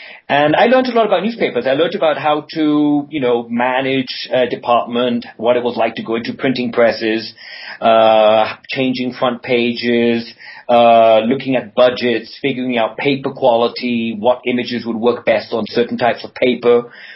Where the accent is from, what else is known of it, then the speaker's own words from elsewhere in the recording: Canada; as a Canadian, Toronto is very much of a hotbed of free publications.